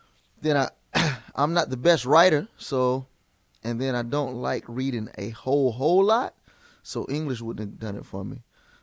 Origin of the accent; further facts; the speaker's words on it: Portsmouth, Virginia, United States; But no, I'm born and raised in Virginia. Born and raised Virginia, Portsmouth, Virginia. And, you know, born and raised, graduated from high school in Portsmouth